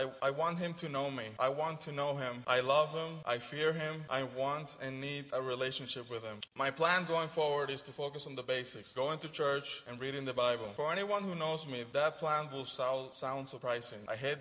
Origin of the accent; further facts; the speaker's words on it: Puerto Rico; I was born and raised in Puerto Rico into a Catholic family.